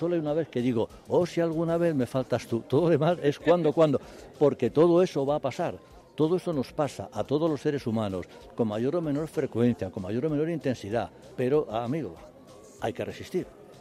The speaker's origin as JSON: {"language": "Spanish", "town": "Madrid", "region": "Community of Madrid", "country": "Spain", "said": "parte de un madrileño, de Chamberí, que soy yo"}